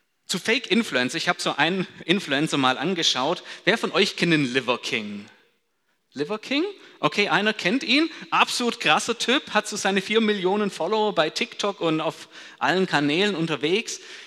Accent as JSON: {"language": "German", "region": "Baden-Württemberg", "country": "Germany", "said": "weil Hochdeutsch ist für mich als Schwabe ja absolute Fremdsprache."}